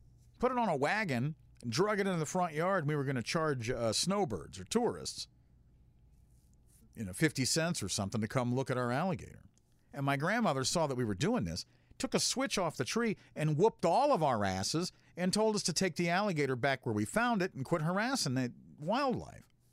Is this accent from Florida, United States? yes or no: yes; Florida, United States; because growing up in Florida when I did, and where I did, it was very white, very redneck, very racist.